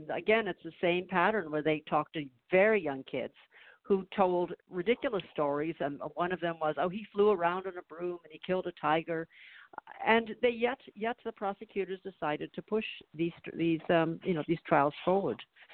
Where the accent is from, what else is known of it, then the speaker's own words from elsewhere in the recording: San Diego, California, United States; something that really happened in my hometown. I grew up in San Diego.